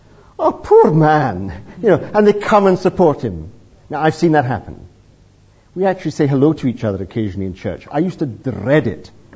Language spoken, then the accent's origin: English; Scotland, United Kingdom; I'm a Scot, come on.